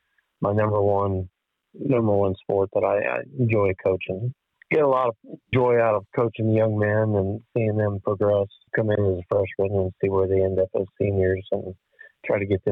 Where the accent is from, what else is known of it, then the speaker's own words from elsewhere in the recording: Indiana, United States; now in Ohio, United States; Well, I'm from Indiana, and I came to Ohio to take a wrestling job at Defiance College.